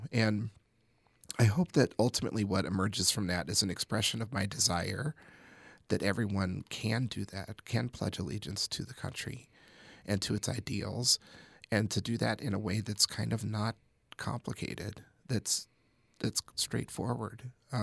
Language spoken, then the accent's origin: English; United States; I am intensely patriotic. I love being American. I cannot imagine living somewhere else.